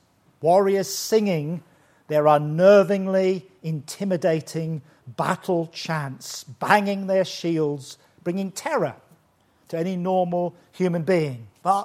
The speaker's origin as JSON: {"language": "English", "region": "Scotland", "country": "United Kingdom", "tie": "born or raised there", "also_born_or_lived": "Africa", "said": "my father was English, my mother Australian. I was born in Africa and brought up in Scotland."}